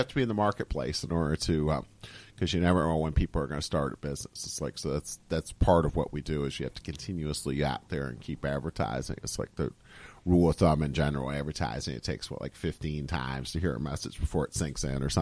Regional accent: Syracuse, New York, United States; I grew up in Syracuse. I worked in Ithaca for quite a while before that.

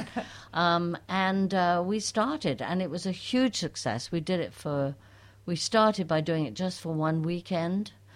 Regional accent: England, United Kingdom; I grew up in England. Actually, I grew up at a place called the Actors' Orphanage

